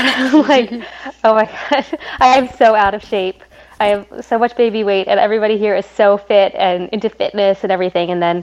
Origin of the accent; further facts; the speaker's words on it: Gaithersburg, Maryland, United States; moved away as an adult; now in New York City, United States; We are, we're twins, and we are from Gaithersburg, Maryland originally, but we've lived, both of us have lived in New York City for the past 15 or so years.